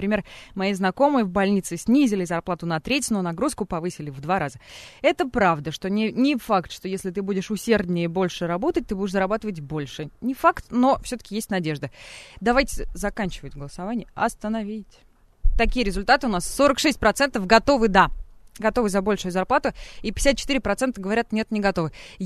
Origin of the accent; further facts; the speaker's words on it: Belarus; я еврейка, Короза татарин, как вы предположили, хотя мы оба из Беларуси